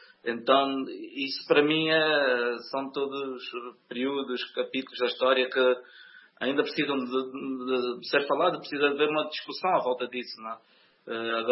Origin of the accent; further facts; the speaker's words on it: Angola; é uma nação jovem, de onde eu sou, né? Angola